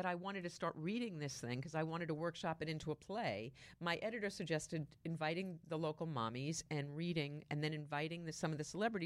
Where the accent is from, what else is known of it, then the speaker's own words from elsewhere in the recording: New York, United States; now in Los Angeles, United States; We're from New York, so they grew up in the cold.